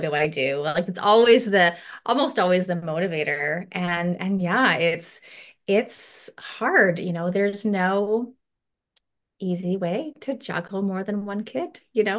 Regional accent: Canada; I'm a Canadian and a twin mama.

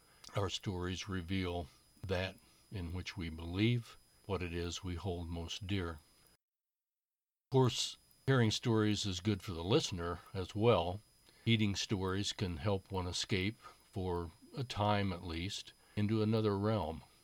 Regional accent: Indiana, United States; As a boy growing up in Indiana, I heard rumors that there really were places we could call tropical paradises.

